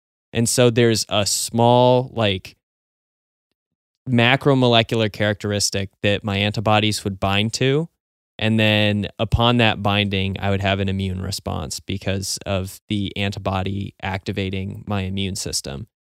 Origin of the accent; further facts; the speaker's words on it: Missoula, Montana, United States; also born or lived in Omaha, United States; I grew up pretty much in like a 30-70 split between Missoula, Montana and Omaha, Nebraska.